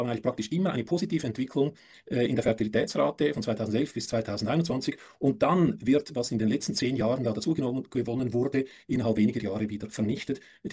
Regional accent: Switzerland; ich habe mir die Schweizer Daten angeschaut, ich komme aus der Schweiz.

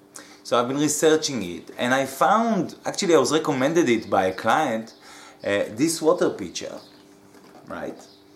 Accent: Israel; I'm from Israel

